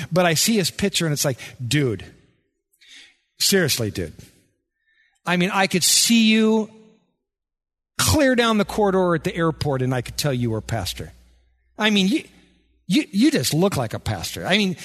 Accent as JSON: {"language": "English", "region": "Midwest", "country": "United States", "said": "we're from the Midwest, so, you know, we're kind of rough and tumble."}